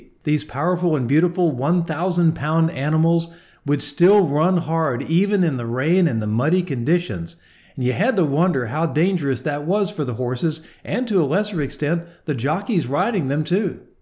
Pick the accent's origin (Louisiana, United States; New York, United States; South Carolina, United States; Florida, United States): Louisiana, United States; Shreveport; I grew up near Louisiana Downs in the Shreveport-Bossier City, Louisiana area.